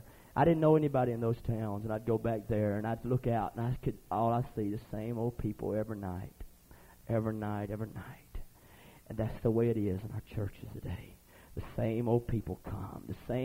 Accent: Louisiana, United States; well, I'm from Louisiana.

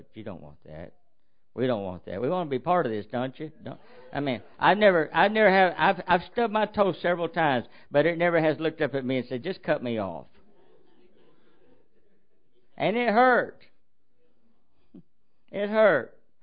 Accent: Arkansas, United States; I'm from Arkansas, and they really do go barefoot in Arkansas.

